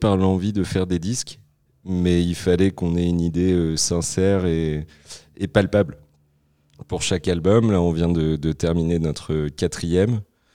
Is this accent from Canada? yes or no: no; Évreux, Normandy, France; quand on vient d'Évreux, on est les moins normands des normands, tu sais, on est trop proche de Paris.